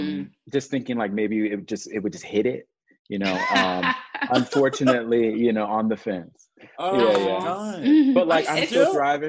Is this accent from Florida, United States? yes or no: yes; Orlando, Florida, United States; I'm from Orlando, Florida.